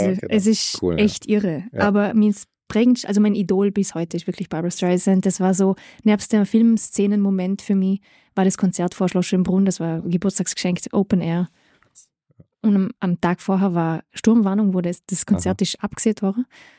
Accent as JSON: {"language": "German", "region": "northern Italy", "country": "Italy", "tie": "born or raised there", "said": "weil ich bin komplett italienisch und deutsch, muss ich sagen. Ich bin in Norditalien ja aufgewachsen."}